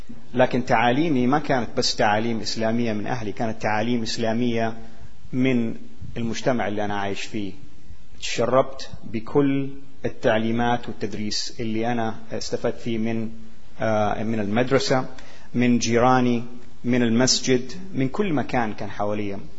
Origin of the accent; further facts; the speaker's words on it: Saudi Arabia; أنا ولدت وعشت في السعودية، عشت طول عمري في السعودية وأنا هناك اتولدت.